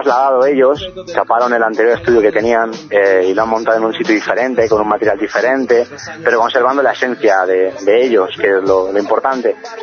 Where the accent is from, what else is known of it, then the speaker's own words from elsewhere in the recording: Navarre, Spain; also born or lived in Alicante; De Navarra, yo soy de Navarra. Realmente nací en Alicante y me gusta repetirlo, soy de Alicante